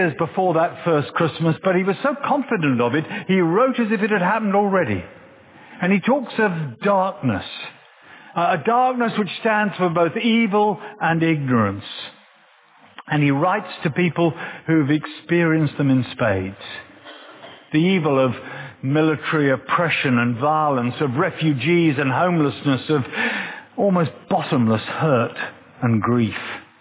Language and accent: English; England, United Kingdom; I can remember as a child, I was brought up just outside of London.